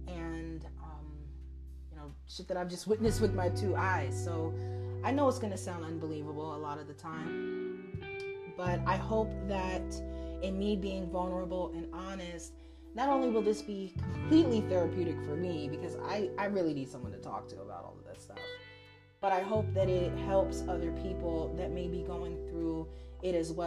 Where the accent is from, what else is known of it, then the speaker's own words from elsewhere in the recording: Harlem, New York, United States; And growing up in Harlem, at that time in the late 80s and early 90s, you know, it was like the crack epidemic.